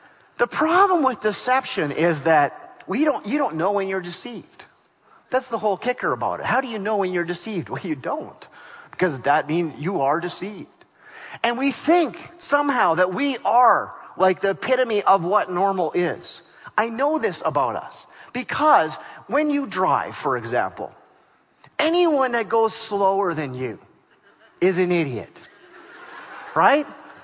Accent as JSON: {"language": "English", "town": "Regina", "region": "Saskatchewan", "country": "Canada", "tie": "born or raised there", "said": "When I was a kid, I grew up in Regina, and I did my time, 10 years, so that's a full sentence."}